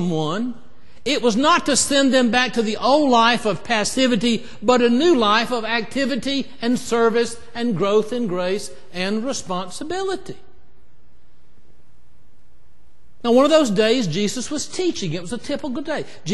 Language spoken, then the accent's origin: English; Troy, United States; Now, when I grew up in Troy